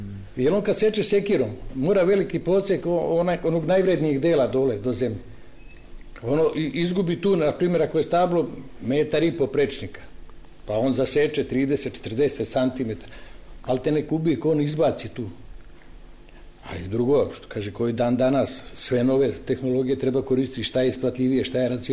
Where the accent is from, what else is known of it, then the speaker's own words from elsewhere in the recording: Šumadija, Serbia; moved away; ja nisam iz ovih krajeva, ja sam došao ovde pre 35 godina, to mi je bilo najteže. Preći Kadinjaču, a kasnije i Debelo brdo. Ja sam opet iz Šumadije, pa malko je ravnije.